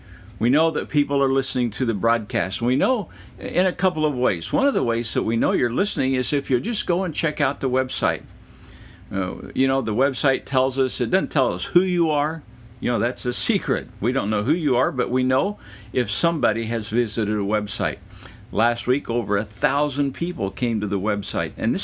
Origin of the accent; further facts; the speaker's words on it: Midwest, United States; Yeah, I remember growing up, I grew up out in the Midwest, and almost always the old farmers would have a notebook in their pocket